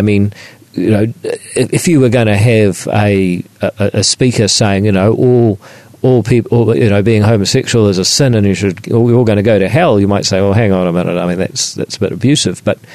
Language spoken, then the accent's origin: English; Auckland, New Zealand; So I'm from Auckland, I have to say that.